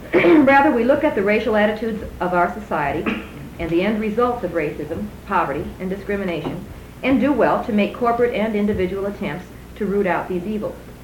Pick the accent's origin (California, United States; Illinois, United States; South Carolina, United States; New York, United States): Illinois, United States; Chicago; I'm from Chicago, Illinois. I'm a music teacher in the Chicago Public Schools.